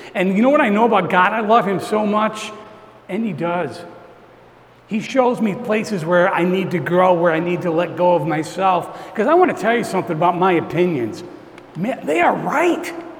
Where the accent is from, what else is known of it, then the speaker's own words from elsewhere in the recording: Morrisville, New York, United States; I'm from Morrisville, New York area.